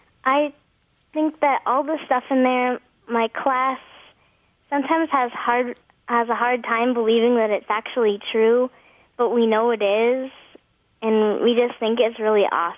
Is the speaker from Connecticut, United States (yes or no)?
no; Onalaska, Wisconsin, United States; I'm from Onalaska, and I'm 10 years old, and I go to Irving Perch Elementary School